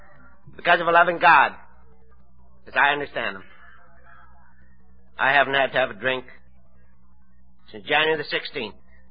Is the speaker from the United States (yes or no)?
no; Prince Albert, Saskatchewan, Canada; I'm from Prince Albert, Saskatchewan